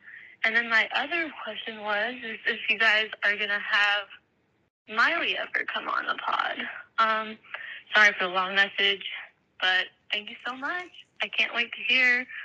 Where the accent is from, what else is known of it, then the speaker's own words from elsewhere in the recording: Minden, Nevada, United States; So I'm 26 years old. I am from Minden, Nevada.